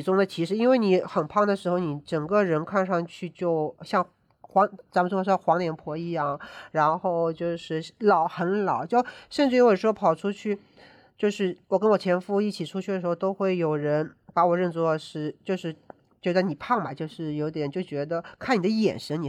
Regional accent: China; 因为我们中国人嘛

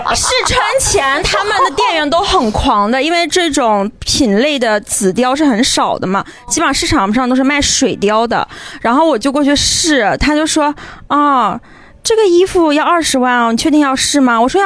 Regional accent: Yantai, Shandong, China; 在我老家烟台就是会有很多那种一个粉色的牌子

